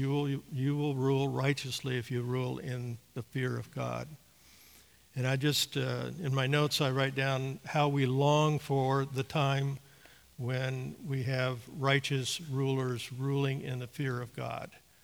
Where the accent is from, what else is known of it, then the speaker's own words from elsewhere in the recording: Oregon, United States; I'm a very privileged man. I grew up in Oregon. I tell people that I never owned an umbrella until I left Oreg